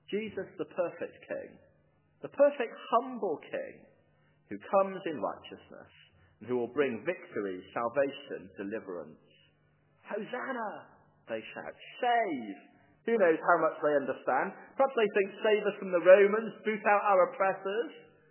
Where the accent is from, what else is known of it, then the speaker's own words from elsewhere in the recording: United Kingdom; I know we're British and middle class and so on